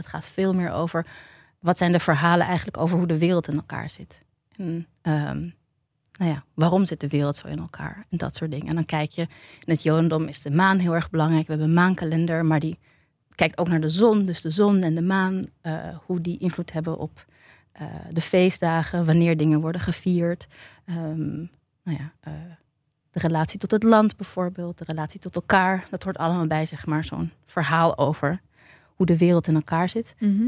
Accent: Tiel, Gelderland, Netherlands; born there; ik ben geboren in Tiel.

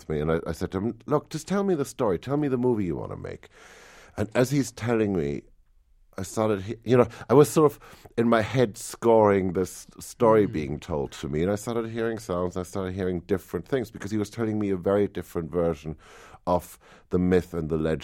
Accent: Germany; Growing up in Germany, everything I knew about America came from really spaghetti westerns made by Italians or reading comic books

